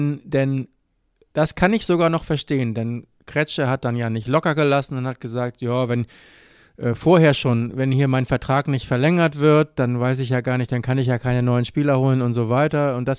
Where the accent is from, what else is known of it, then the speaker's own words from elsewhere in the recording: Kiel, Schleswig-Holstein, Germany; Wir als Kieler können es ja auch mal umdrehen.